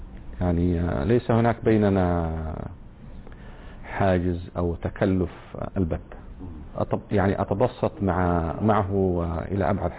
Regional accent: Mecca, Makkah Province, Saudi Arabia; يعني تأتي عندنا في الحجاز في مكة تحديدا 3 أشهر حتى تنضبط يعني اللهجة عندك

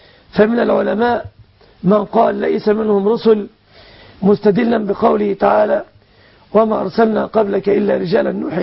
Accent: Egypt; عندنا في مصر

